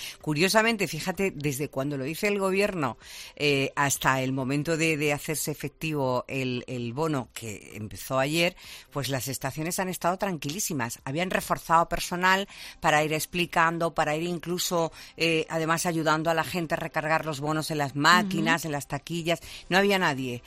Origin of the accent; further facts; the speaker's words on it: Seville, Andalusia, Spain; como muchos sevillanos nos vamos a la sierra generalmente pues los fines de semana.